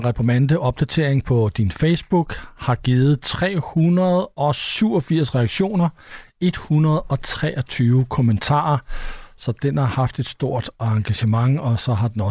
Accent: West Jutland, Denmark; Jeg er selv vestjyde

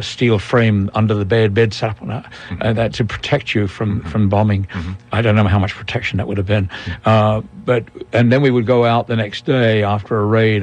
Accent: London, United Kingdom; born there; I was born in London in July 1939

